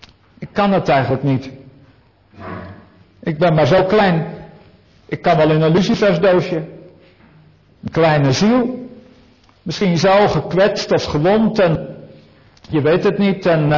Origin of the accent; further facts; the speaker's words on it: Oud-Beijerland, South Holland, Netherlands; wij hadden vroeger een huisarts bij ons in Oud-Beierland, waar ik als kind woonde.